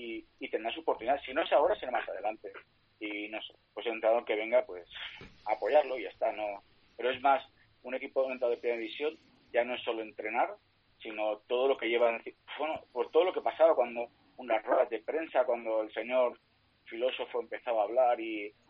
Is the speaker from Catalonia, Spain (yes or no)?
yes; Cabrils, Catalonia, Spain; O sea, que yo soy de Cabrils, pero soy muy futbolero de Premia y muy futbolero.